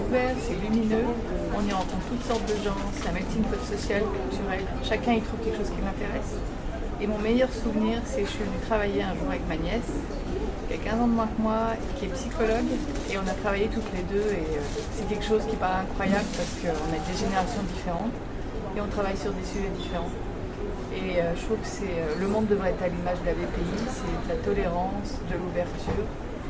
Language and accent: French; Paris, Île-de-France, France; moi, je suis parisienne de cette date